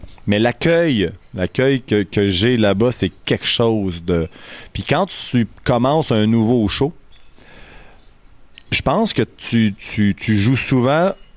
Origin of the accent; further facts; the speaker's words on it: Quebec City, Quebec, Canada; now in Montreal, Canada; je viens de Québec, Montréal, j'habite Montréal.